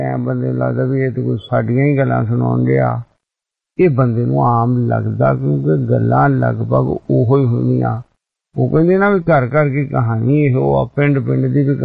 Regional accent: Kapurthala, Punjab, India; ਅਸੀਂ ਉਦਾਂ ਕਪੂਰਥਲੇ ਦੇ ਹਾਂ ਕਪੂਰਥਲਾ ਉਹ ਕਪੂਰਥਲਾ ਹੀ ਕਹਿਣ ਡਿਆ ਮੈਂ ਵੀ ਅਸੀਂ ਕਪੂਰਥਲੇ ਦੇ ਹਾਂ

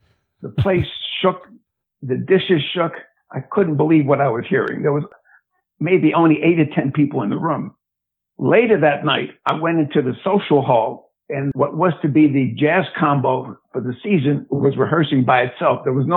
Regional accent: New Orleans, Louisiana, United States; Oh, I grew up in New Orleans.

